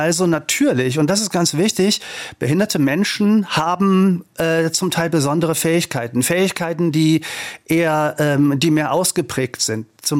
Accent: Lower Saxony, Germany; Norddeutschland, in der Nähe von Hannover

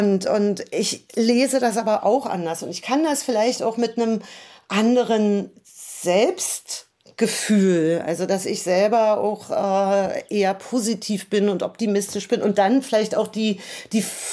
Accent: Germany; Also ich bin in der DDR zur Schule gegangen

